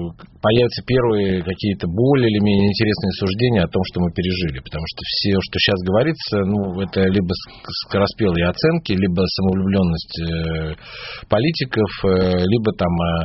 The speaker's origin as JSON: {"language": "Russian", "region": "Moscow", "country": "Russia", "said": "я самый ответственный москвич, мне кажется."}